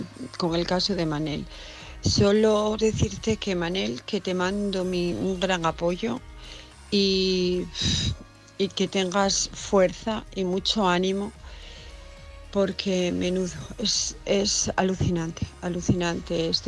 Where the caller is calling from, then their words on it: Asturias, Spain; de Asturias